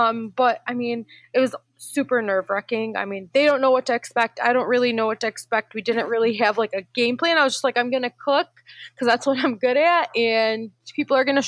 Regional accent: United States; As an American Muslim, someone who was born and raised here and is just as American as everyone else

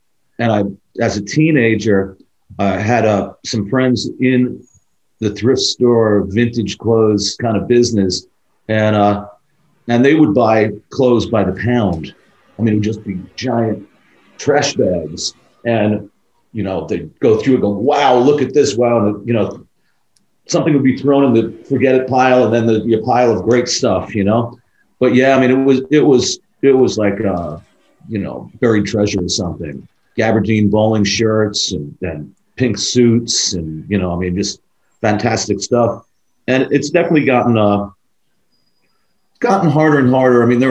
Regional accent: New York, United States; also born or lived in London / Los Angeles; now in Laguna Beach, United States; Well, I grew up in New York. I'd lived in London. I'd lived

